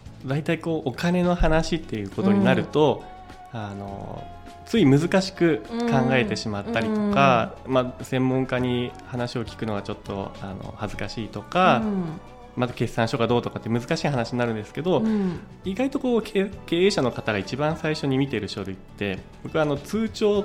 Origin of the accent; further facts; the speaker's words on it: Hiroshima, Japan; 東京には行ったんですけど、いつか広島に帰りたいなっていうのがあったので